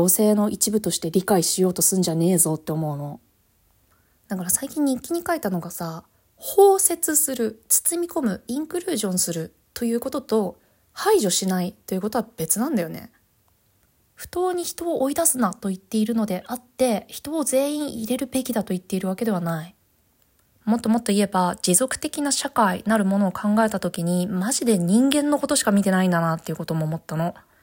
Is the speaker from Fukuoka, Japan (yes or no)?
no; Kanagawa, Japan; 私神奈川出身なんだけどさ、横浜の高校に通ってて、